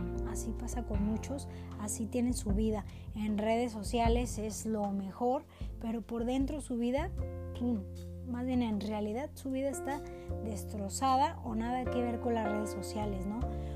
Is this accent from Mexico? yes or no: yes; Mexico; es parte tal vez de nuestra cultura como mexicanos